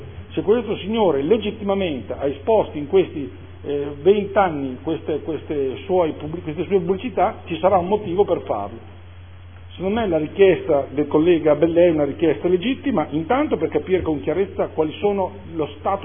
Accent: Modena, Emilia-Romagna, Italy; Mi ricordo, Presidente, da ragazzino in Largo San Giacomo, chi è di Modena se ricorderà bene

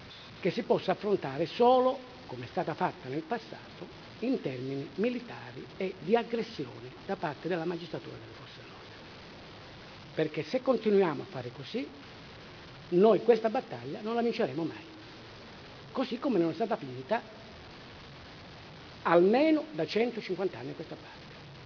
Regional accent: Calabria, Italy; che è originaria della mia regione, della mia terra.

